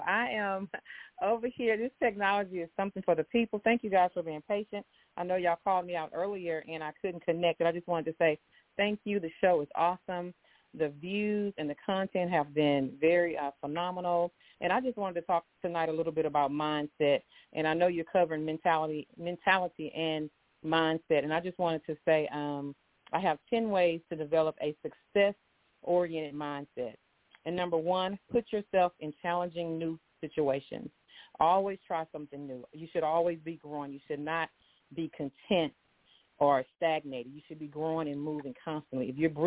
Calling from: Houston, Texas, United States; I'm calling from Houston, Texas.

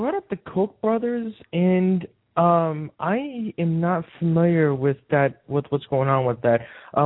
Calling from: Georgia, United States

